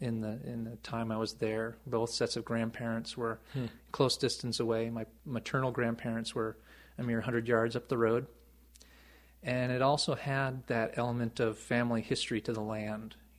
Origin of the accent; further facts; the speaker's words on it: New York, United States; This was dairy country. Yeah, I grew up in rural country and on the shores of Oneida Lake.